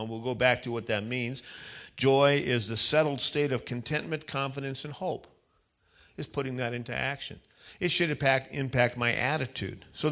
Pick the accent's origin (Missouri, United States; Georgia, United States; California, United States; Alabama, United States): California, United States; I was living in California. I'm a Californian.